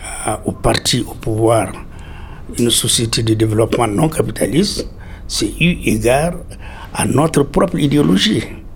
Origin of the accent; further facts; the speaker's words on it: Mali; Chez nous, au Mali, nous avons continué à lutter dur pour empêcher cela.